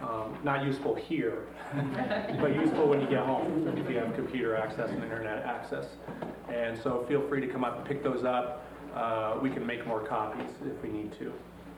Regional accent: Corvallis, Oregon, United States; who are both from Oregon, my hometown, Corvallis, Oregon.

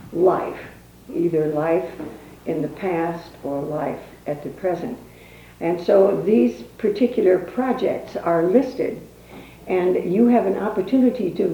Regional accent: Strawberry Point, Iowa, United States; I'm from Strawberry Point, Iowa. And we have a little slogan outside of town that says, "A town as good as its name."

